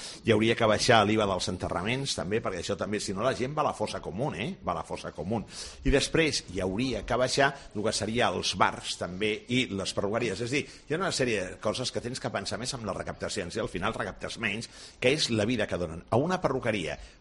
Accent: Catalonia, Spain; jo sóc català, per tant vol dir que veig les coses doncs, amb una certa seny

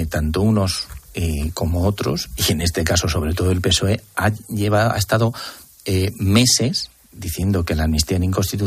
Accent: Almansa, Castilla-La Mancha, Spain; en mi pueblo, Almansa, Castilla-La Mancha, no hay Cercanías

